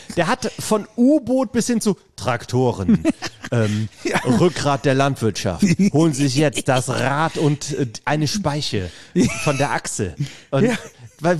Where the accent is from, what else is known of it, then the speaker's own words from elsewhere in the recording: Bad Neuenahr-Ahrweiler, Rhineland-Palatinate, Germany; ja, in Bad Neuenahrweiler, wo ich aufgewachsen bin, gab es das auch.